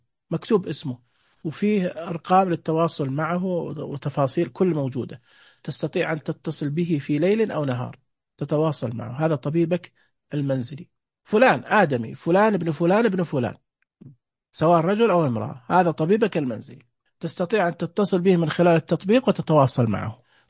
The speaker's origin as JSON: {"language": "Arabic", "country": "Saudi Arabia", "said": "تقدمها عندنا في السعودية"}